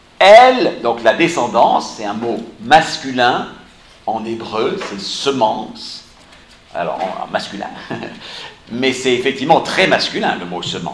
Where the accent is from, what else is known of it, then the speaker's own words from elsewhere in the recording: France; now in Düsseldorf, Germany; Moi je suis venu de Düsseldorf en Allemagne, pour ceux qui ne me connaissent pas, mais je suis français.